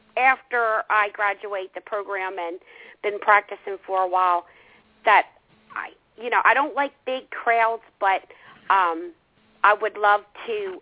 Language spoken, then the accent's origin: English; Baltimore, Maryland, United States; Now, we're from Baltimore, Maryland.